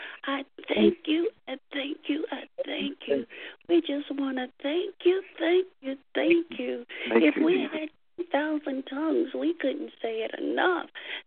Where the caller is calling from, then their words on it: Kansas City, United States; I'm calling from Kansas City.